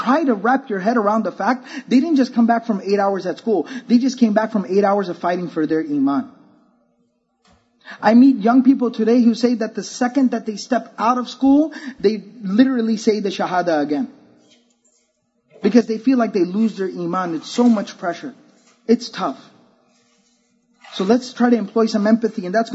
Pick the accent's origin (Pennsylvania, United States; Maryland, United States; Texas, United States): Texas, United States; Dallas; also born or lived in Fort Worth; I was born and raised in Texas. I was actually born in Fort Worth, Texas. That's where the West began. All right. So I was born in Fort Worth, Texas. I was raised in the Dallas area.